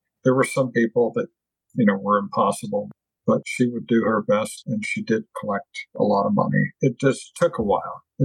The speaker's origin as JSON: {"language": "English", "region": "Pennsylvania", "country": "United States", "tie": "born there", "said": "I was born in Pennsylvania, Dover County, near Philadelphia."}